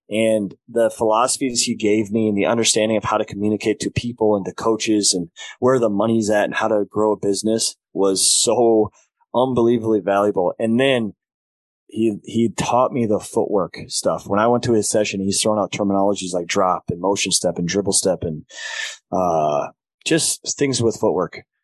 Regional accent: Sioux Falls, South Dakota, United States; I'm in Sioux Falls.

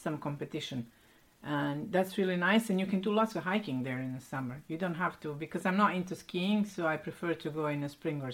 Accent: Banja Luka, Republika Srpska, Bosnia & Herzegovina; Apart from my hometown, yes, of course. I will exclude my hometown, Banja Luka.

